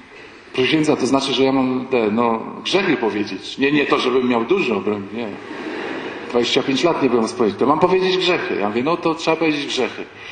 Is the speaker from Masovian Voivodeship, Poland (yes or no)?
yes; Warsaw, Masovian Voivodeship, Poland; Poszliśmy, panie, ojcze święty, my jesteśmy z Warszawy.